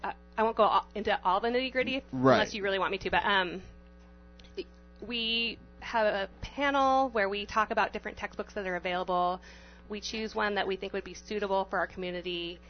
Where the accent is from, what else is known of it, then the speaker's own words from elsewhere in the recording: Siletz, Oregon, United States; Well, I grew up in Oregon in a very small city. Siletz, Oregon, if you've ever heard of it, has 1,000 citizens.